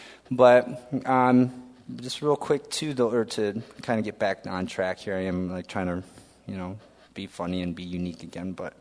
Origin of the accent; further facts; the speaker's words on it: Caro, Michigan, United States; I'm a small-town person, too. I'm from Caro